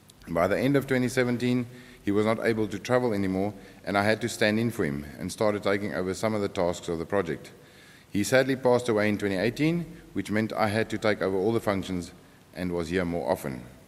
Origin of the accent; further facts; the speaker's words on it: Pretoria, Gauteng, South Africa; I travel to New Zealand from my home country in South Africa, where I stay in Pretoria.